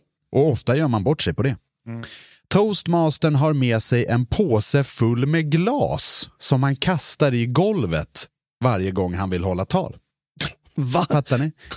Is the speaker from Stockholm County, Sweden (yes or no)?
no; Dalarna County, Sweden; Det är liksom som mitt älskade Gotland. Jag är ju inte ens därifrån. Jag pratar inte gotländska. Jag bryr mig inte. Jag kommer från Dalarna. Jag pratar inte ens dalmål heller.